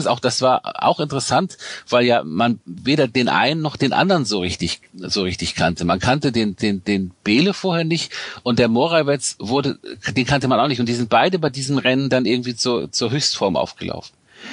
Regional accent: Northern Germany, Germany; ich komme aus, wie gesagt, aus dem Norden Deutschlands, recht einfache Verhältnisse.

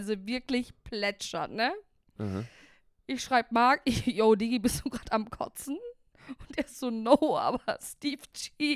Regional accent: Uzbekistan; Ich komme aus Usbekistan, Laser, anderes Land.

